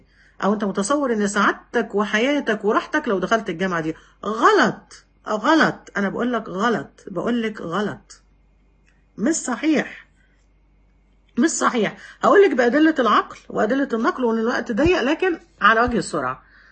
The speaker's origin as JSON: {"language": "Arabic", "country": "Egypt", "said": "اتكلم عن مستوى بلادنا مصر"}